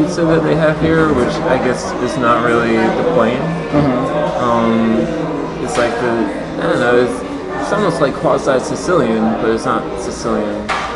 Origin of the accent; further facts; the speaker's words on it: Massachusetts, United States; Massachusetts.